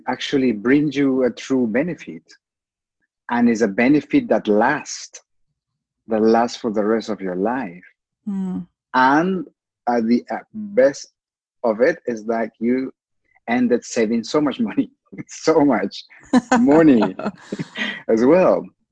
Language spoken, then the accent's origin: English; Cusco, Peru; I'm originally from Cusco.